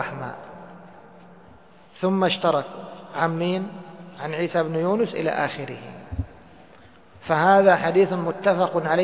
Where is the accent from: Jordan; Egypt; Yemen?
Egypt; طبعا منص هذا مشهور عندنا في مصر